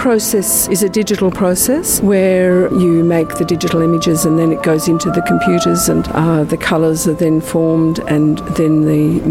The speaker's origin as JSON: {"language": "English", "country": "Australia", "tie": "born there", "also_born_or_lived": "London", "said": "I'm an Australian, born in London."}